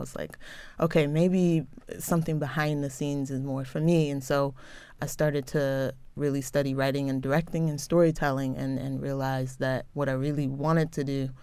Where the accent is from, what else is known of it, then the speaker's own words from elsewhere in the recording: Baltimore, Maryland, United States; moved away as an adult; also born or lived in Chicago; now in Los Angeles, United States; Yes, I am a Baltimore native, born and raised in Baltimore, went to elementary, middle, high school, even college, UMBC, and I left to go to graduate film school in Chicago.